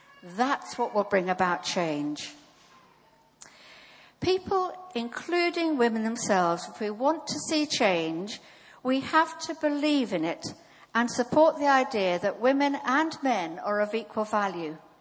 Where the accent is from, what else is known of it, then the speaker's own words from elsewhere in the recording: Nigeria; born there; I was born in Nigeria